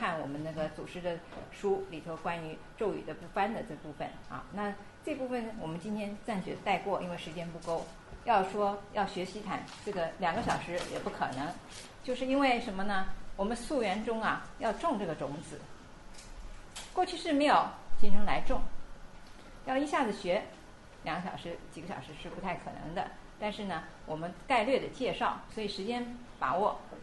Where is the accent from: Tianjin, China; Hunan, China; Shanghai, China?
Tianjin, China; 天津的法缘又特别盛啊，一个是我的家乡